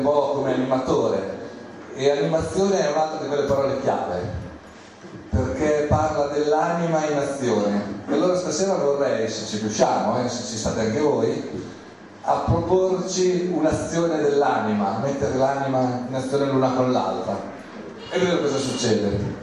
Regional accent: Rimini, Emilia-Romagna, Italy; Vengo da Rimini

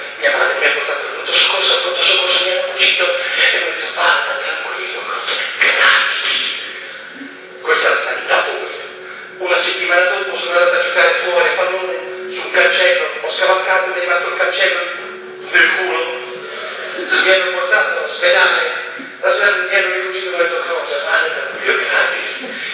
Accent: Genoa, Liguria, Italy; Io sono di Genova, San Martino, ci ho vissuto

